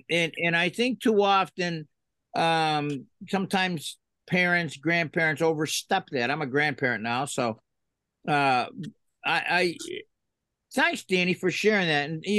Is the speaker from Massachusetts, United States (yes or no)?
yes; Pittsfield, Massachusetts, United States; You brought up something that I grew up here in Pittsfield, and there was a variety store on every corner.